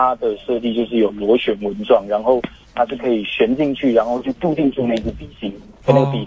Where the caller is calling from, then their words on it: Keelung, Keelung City, Taiwan; 我是基隆的